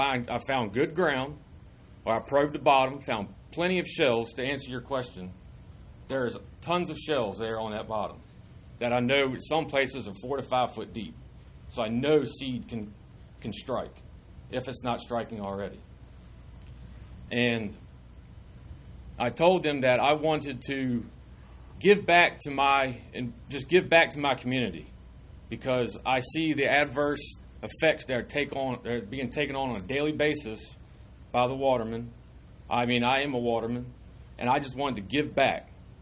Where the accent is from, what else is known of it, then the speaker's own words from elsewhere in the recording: Chesapeake, Virginia, United States; now in Gloucester County, United States; I'm a resident of Gloucester County. I grew up in Chesapeake, Western Branch.